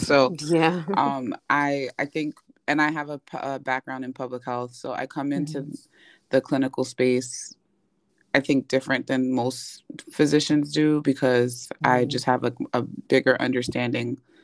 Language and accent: English; New Jersey, United States; now in New York, United States; I'm from Jersey, but I'm based in New York, and that's where I'm going to be practicing for the next couple years.